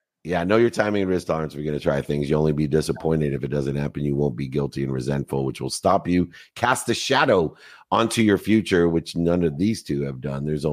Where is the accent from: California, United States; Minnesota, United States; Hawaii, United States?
California, United States; San Diego; Well, the other thing I grew up in San Diego.